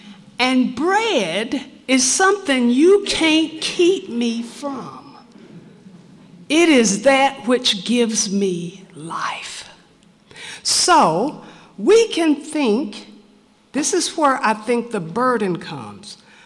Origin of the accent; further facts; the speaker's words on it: Knoxville, Tennessee, United States; born there; I knew that even though I was born in Knoxville Colored Hospital, I knew a God who cared much more about me than society did.